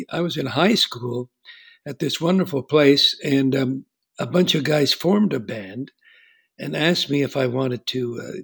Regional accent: Montreal, Quebec, Canada; also born or lived in Saint-Eustache, Canada; I was born and raised in Montreal, downtown, on wow. a street called Esplanade, right near Park Avenue. And then in my early teenage life, my parents moved us to a place called Saint-Eustache-sur-le-Lac.

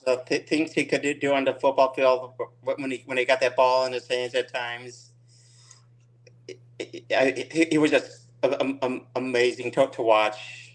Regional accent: Michigan, United States; born there; I was born in Michigan, and I've been a fan of the Lions my entire life.

